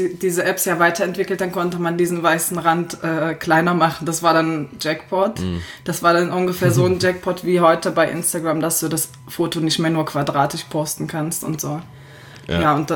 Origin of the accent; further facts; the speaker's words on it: Berlin, Germany; also ich komme im Ursprung aus Berlin, aus der wunderschönsten Stadt der Welt.